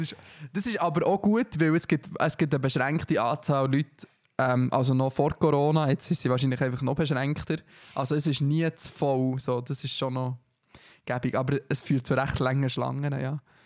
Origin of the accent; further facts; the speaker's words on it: Grenchen, Solothurn, Switzerland; So als Schweizer, wo man das Meer nicht kennt, ist das schon immer beeindruckend.